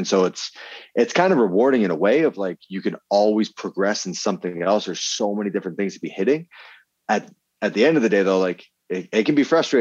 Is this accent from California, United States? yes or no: no; Vermont, United States; I grew up in Vermont, but it was just, you know, like kind of what we were exposed to.